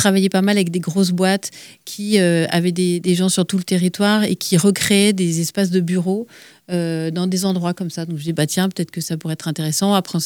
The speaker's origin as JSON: {"language": "French", "town": "Guipavas", "region": "Brittany", "country": "France", "tie": "born or raised there", "said": "depuis toujours parce que la famille de ma mère y est installée depuis, je pense, 1600 et des brouettes. Donc j'ai toujours eu des liens assez forts avec le village, même si moi j'ai grandi à Guipava."}